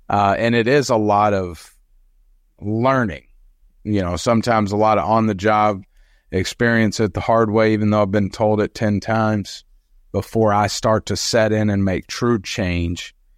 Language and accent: English; Kentucky, United States; Oh, yes. We are from Kentucky, folks.